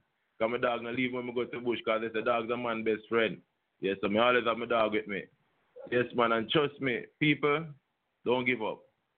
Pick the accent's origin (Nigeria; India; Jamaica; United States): Jamaica; Islington, Saint Mary Parish; born there; also born or lived in St. Thomas; No, I wasn't born in St. Thomas. I was born in Islington, St. Mary, but I came to St. Thomas from 1984.